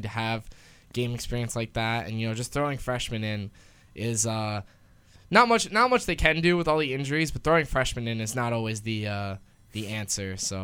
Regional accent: Spotswood, New Jersey, United States; He's from my hometown.

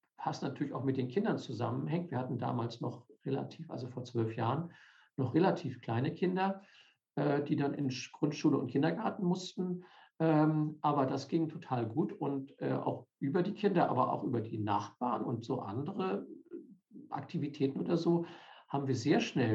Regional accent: Schleswig-Holstein, Germany; now in Passau, Germany; Ich komme aus Schleswig-Holstein. Und auch mein Studium und die beruflichen Stationen haben sich zum größten Teil im Norden Deutschlands abgespielt.

